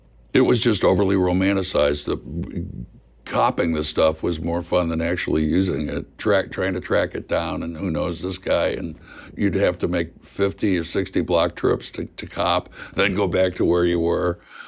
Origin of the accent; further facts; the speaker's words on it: Missouri, United States; moved away as an adult; I'm a hick from Missouri coming in and gosh.